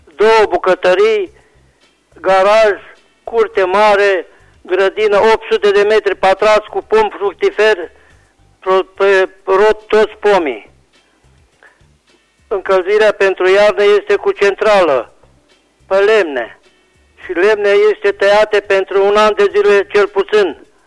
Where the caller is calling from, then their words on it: Reșița, Caraș-Severin, Romania; de la Reșița